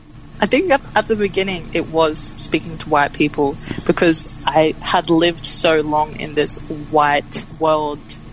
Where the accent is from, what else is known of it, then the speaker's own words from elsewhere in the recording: Brisbane, Queensland, Australia; So I was born in Brisbane, raised in Brisbane. My dad is Jamaican and my mom is Aboriginal and Irish and Scottish. My Aboriginal family is Aranda from Alice Springs through my grandfather's side.